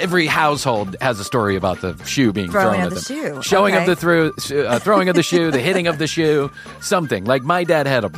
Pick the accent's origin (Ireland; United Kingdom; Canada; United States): Ireland; I'm Irish. She's Venezuelan. We're two very fussy, extraordinarily hard-headed people.